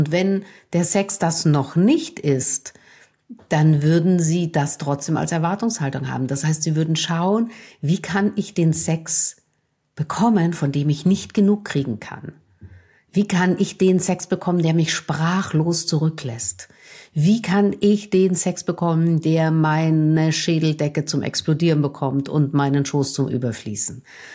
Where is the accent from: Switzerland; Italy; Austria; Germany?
Austria; Vienna; ich komme aus Wien und da schleichen sich immer wieder mal die österreichischen Worte ein.